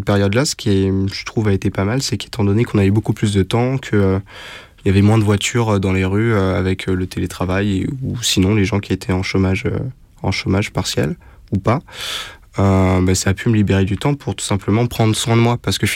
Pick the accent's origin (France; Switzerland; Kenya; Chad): France; Montrouge, Île-de-France; Et je viens d'une ville qui s'appelle Montrouge, qui est une ville plutôt, on va dire, classe moyenne sup, quelque part, avec un peu de mixité sociale.